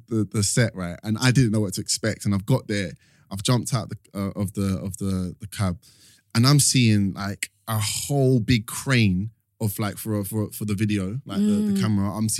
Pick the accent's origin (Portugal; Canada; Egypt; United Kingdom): United Kingdom; London; I grew up in East London.